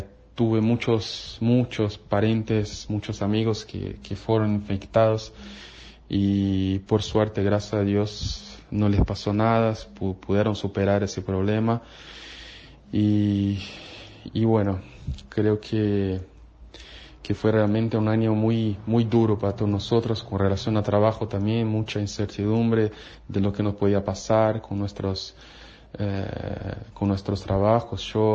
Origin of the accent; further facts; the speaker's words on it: São Paulo, Brazil; first language Portuguese; Spanish is a second language; soy natural de Brasil, específicamente San Pablo